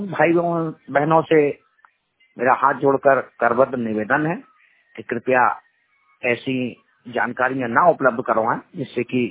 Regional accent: Itarsi, Madhya Pradesh, India; नगर इटारसी, जिला नर्मदापुरम, मध्य प्रदेश का निवासी हूँ, पूर्ण रूप से दृष्टि वाले दिव्यांग।

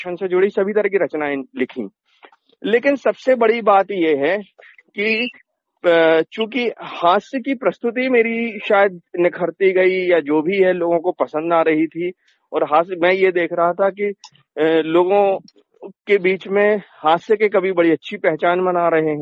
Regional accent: Jabalpur, Madhya Pradesh, India; मैं मध्य प्रदेश की संस्कार धानी जबलपुर में जन्मा, यहीं पला बढ़ा।

